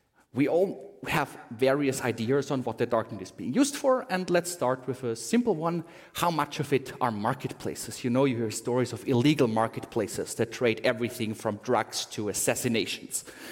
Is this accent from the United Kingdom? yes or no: no; Austria; English is a second language; at least in my home country in Austria.